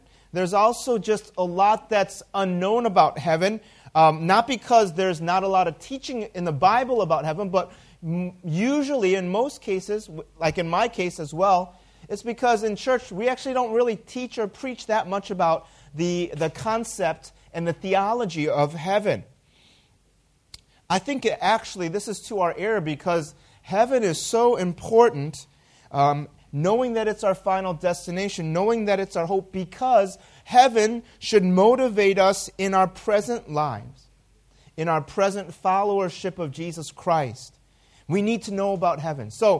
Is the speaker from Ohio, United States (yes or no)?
no; Chicago, Illinois, United States; I love all sports that are from the city of Chicago, which is my hometown.